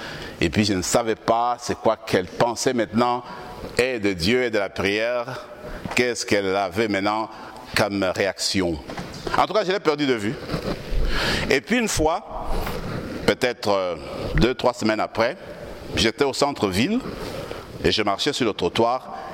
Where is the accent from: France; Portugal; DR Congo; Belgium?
DR Congo; born there; Alors, vous savez bien que je suis né au Congo.